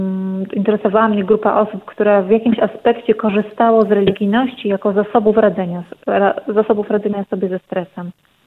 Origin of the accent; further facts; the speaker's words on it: eastern Poland, Poland; Sama osobiście pochodzę z terenów wschodnich, tutaj ze wschodniej Polski